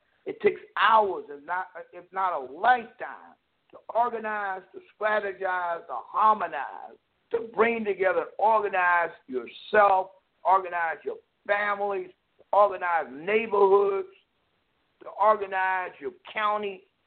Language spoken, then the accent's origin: English; Lynchburg, Virginia, United States; I have anger that any other African American. I'm from Lynchburg, Virginia.